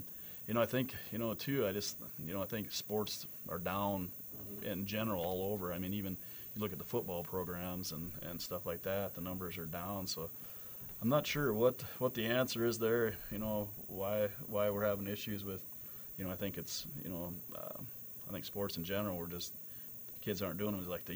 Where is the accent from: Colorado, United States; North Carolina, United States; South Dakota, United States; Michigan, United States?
South Dakota, United States; Dolan; Well, I grew up in Dolan, South Dakota, and wrestled all through high school there, and then went on to SDSU there.